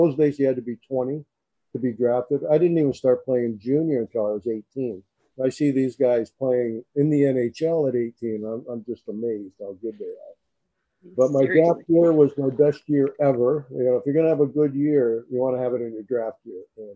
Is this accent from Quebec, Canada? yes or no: no; Toronto, Ontario, Canada; I'm from Toronto, Canada.